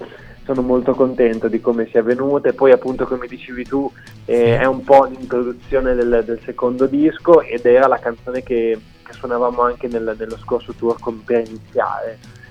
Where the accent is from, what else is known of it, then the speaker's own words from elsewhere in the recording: Bologna, Emilia-Romagna, Italy; perché noi siamo di Bologna